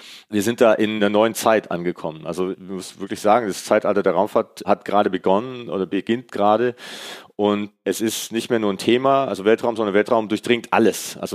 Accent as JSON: {"language": "German", "town": "Künzelsau", "region": "Baden-Württemberg", "country": "Germany", "tie": "born or raised there"}